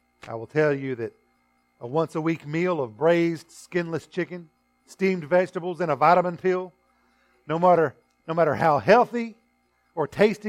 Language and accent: English; Texas, United States; especially in the where I grew up in the West Texas sun, where the sweat evaporated as fast as it came out.